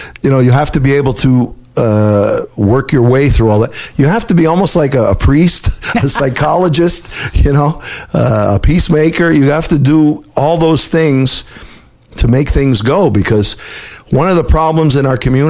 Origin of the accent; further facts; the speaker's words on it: Brooklyn, New York, United States; You know as well as I do, we grew up in Brooklyn.